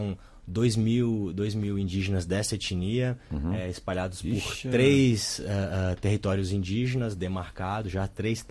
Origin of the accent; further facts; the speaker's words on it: Brasília, Federal District, Brazil; Sou brasiliense.